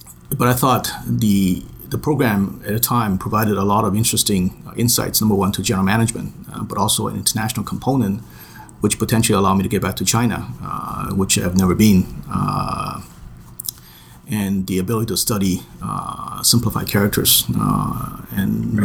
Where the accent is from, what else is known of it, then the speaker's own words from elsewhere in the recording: Vancouver, British Columbia, Canada; also born or lived in Taiwan; I was born in Taiwan. My parents are Cantonese, and so I finished elementary school in Taiwan and then migrated to Canada. So I actually grew up in Vancouver and did my high school university education.